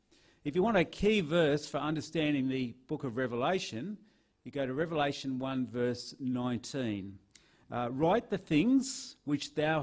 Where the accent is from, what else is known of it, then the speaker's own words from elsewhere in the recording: Newcastle, New South Wales, Australia; I'm from Newcastle, New South Wales.